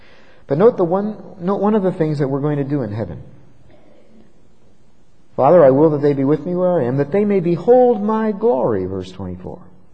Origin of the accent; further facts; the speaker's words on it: Bristol, Pennsylvania, United States; I used to like to take them back to my hometown where I grew up, back in Bristol, Pennsylvania.